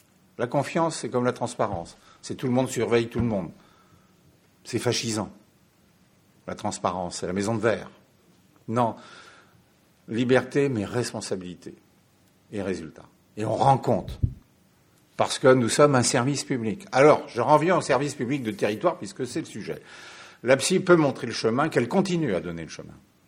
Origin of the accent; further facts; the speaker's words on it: Saint-Brieuc, Brittany, France; Les territoires chez moi en Bretagne du côté de Saint-Brieuc n'ont rien à voir avec les territoires des Hauts-de-Seine où j'ai pratiqué dans ma jeunesse.